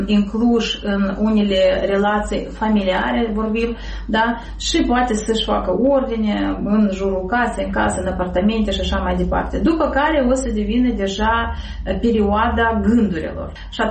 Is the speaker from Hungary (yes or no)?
no; Moldova; pe care le avem nu doar noi ca moldoveni, dar le are toată lumea.